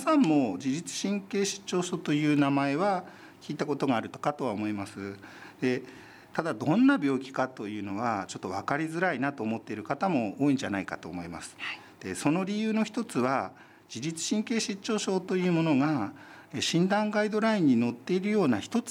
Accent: Ichinoseki, Iwate, Japan; born there; 私生まれは岩手県の一関なんですけど、もともとはこれは多分宮城県の方とか山形の方の少しお名前だと思います。

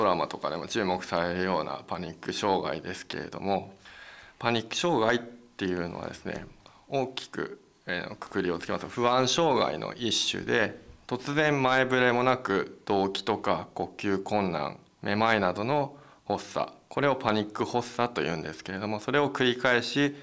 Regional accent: Morioka, Iwate, Japan; 出身は私は岩手県の盛岡市になります。

